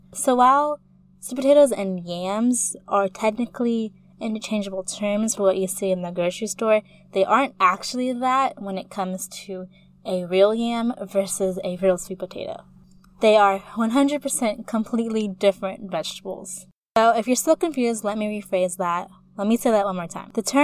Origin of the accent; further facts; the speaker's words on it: Florida, United States; also born or lived in Texas; I mean, I am a girl from the South. I was raised in both Florida and Texas, so sorry, not sorry.